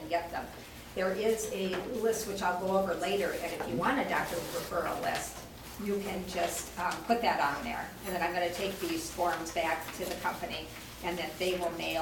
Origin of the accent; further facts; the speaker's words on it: Madison, Wisconsin, United States; myself, I was born and raised in Madison.